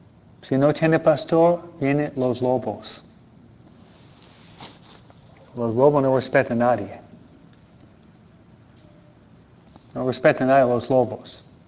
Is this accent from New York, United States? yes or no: yes; Buffalo, New York, United States; Buffalo es una ciudad en Nueva York, de donde vengo yo, ¿no?